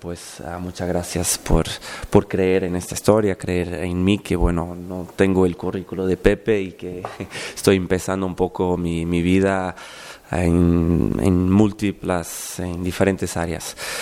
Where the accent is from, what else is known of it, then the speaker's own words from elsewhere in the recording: Portugal; first language Portuguese; Spanish is a second language; also born or lived in Galicia / Mexico; el español para mí, bueno, no es mi idioma materno, soy portugués. Y mi español es una mezcla un poco de los lugares donde he pasado, la niñez en Galicia, en mis vacaciones, cuando estudié en México